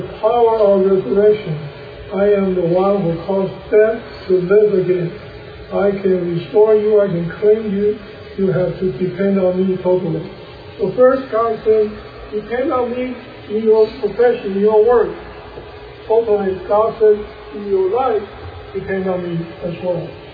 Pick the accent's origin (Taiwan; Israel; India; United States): Taiwan; I grew up in Taiwan. When I was a student, a young boy there, I learned to speak Taiwanese quite well.